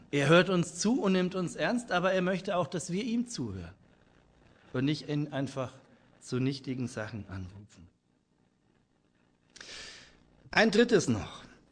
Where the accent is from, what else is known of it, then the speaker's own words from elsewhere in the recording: Bavaria, Germany; In Franken, wo ich herkomme, gibt es einen schönen Ausdruck, der heißt Allmächt.